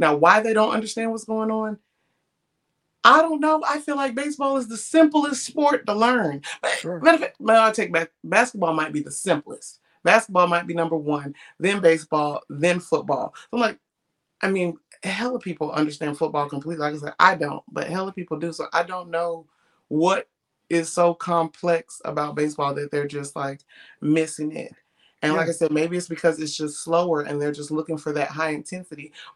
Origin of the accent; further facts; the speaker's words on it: Augusta, Georgia, United States; I didn't grow up a baseball fan. Mm-hmm. I'm from Augusta, Georgia, and we have the Augusta Green Jackets, but baseball was not pushed in the community at all.